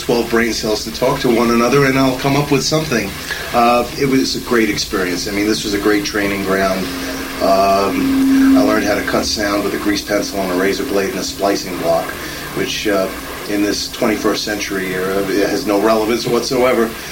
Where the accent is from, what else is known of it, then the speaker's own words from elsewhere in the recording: Brooklyn, New York, United States; I'm from Brooklyn.